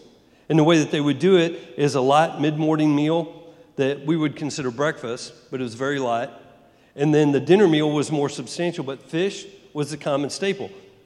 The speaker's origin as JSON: {"language": "English", "region": "Texas", "country": "United States", "also_born_or_lived": "New York", "moved": "yes", "said": "Now, I found that out when I moved from Texas and I went to New York."}